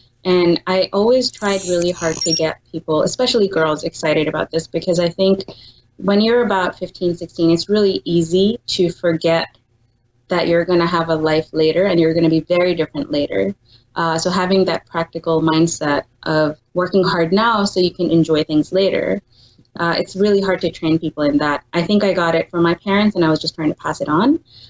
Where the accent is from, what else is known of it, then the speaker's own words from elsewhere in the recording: United Arab Emirates; my parents are Pakistani, but I grew up in the United Arab Emirates okay. in the Middle East.